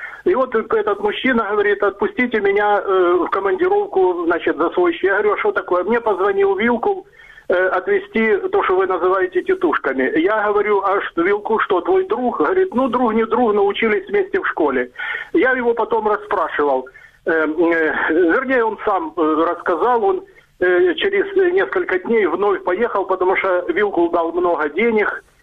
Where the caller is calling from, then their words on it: Dnipro, Dnipropetrovsk Oblast, Ukraine; я же звоню из Днепра